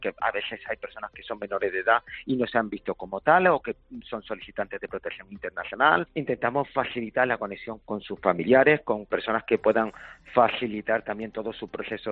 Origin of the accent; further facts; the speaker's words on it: Málaga, Andalusia, Spain; como los malagueños y las malagueñas siempre hemos sido, ¿no?